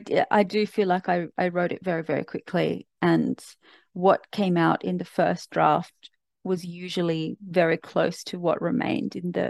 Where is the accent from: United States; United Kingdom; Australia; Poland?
Australia; as an Australian going to Bali is hardly a remarkable feat.